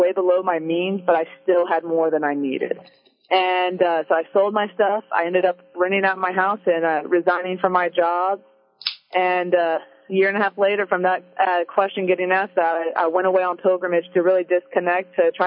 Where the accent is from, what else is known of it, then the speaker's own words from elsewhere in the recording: Fort Worth, Texas, United States; because where I grew up at in the Fort Worth Diocese, we never saw sisters. We never saw nuns.